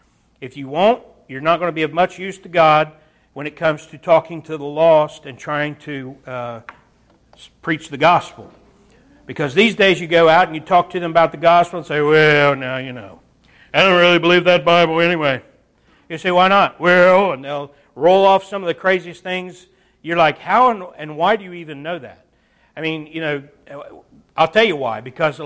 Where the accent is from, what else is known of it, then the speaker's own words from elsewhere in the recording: Portsmouth, Ohio, United States; born there; I was born in Portsmouth, Ohio.